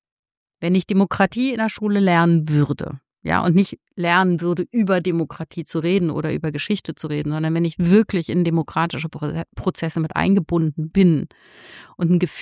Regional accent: Berlin, Germany; hatte ich meine familiäre, mütterliche Seite in Ost-Berlin und ich bin aber sozusagen in West-Berlin aufgewachsen, bin also von Babyzeiten immer zwischen diesen Welten gewandert.

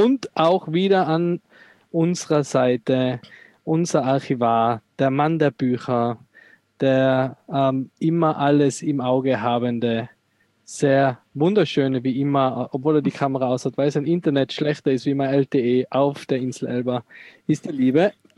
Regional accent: Tyrol, Austria; Als Tiroler

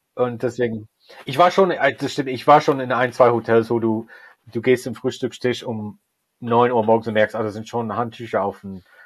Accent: United States; German is a second language; Ich habe schon deutsche Augen, aber ich bin auch Amerikaner

